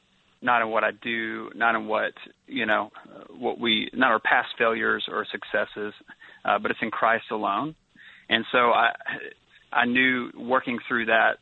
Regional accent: Mountain Home, Arkansas, United States; Well, born and raised in Arkansas, a little town, north central Arkansas called Mountain Home.

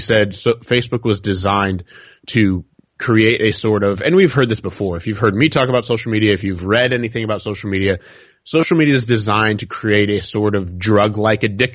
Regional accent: Indiana, United States; We, I'm from Indiana, but close enough to Chicago.

